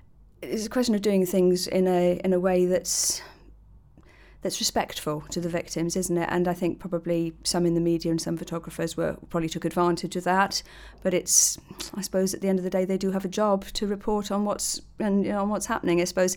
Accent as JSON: {"language": "English", "region": "Wales", "country": "United Kingdom", "tie": "born or raised there", "said": "Well, I grew up in the Merthyr Valley, so I went past the scene of the accident on my way to school every day."}